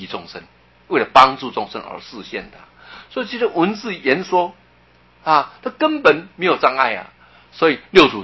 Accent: Taiwan; 所以你看我们台湾人 骂人家最难听的事情的三字经

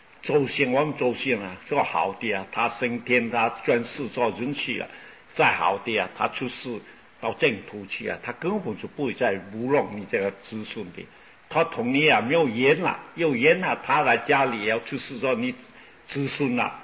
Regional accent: China; 其实我中国人啊很多啊

